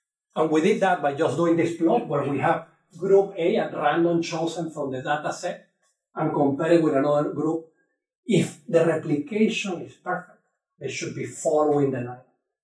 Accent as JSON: {"language": "English", "town": "Caracas", "region": "Capital District", "country": "Venezuela", "tie": "born or raised there", "second_language": "English", "lives_now": "Hanover, United States", "said": "room temperature where I grew up in Caracas, Venezuela, Caribbean, tropical, is not the room temperature from New Hampshire"}